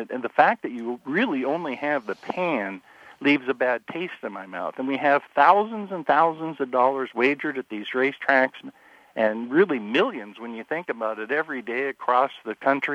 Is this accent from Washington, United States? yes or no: yes; Washington, United States; something I'm familiar with growing up. But the track in my hometown, Playfair, was a 5/8 oval.